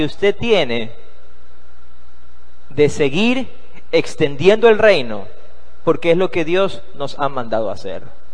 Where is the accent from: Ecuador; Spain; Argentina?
Ecuador; Acuérdense, estábamos en Perú y yo soy de Ecuador.